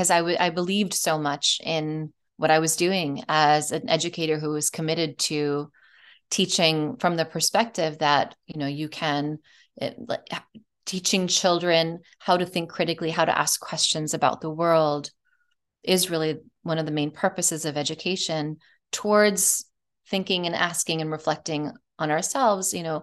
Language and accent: English; New York, United States; and I grew up in New York.